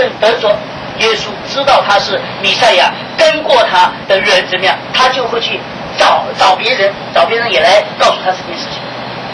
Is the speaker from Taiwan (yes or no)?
yes; Taiwan; also born or lived in China / Thailand / Shanghai; 就像我生是生在中国，长是长在这个台湾，是不是？真正的工作是在泰国，所以我在泰国时间最久嘛， 我说我13年在上海，19年在台湾，我有20多年时间在泰国。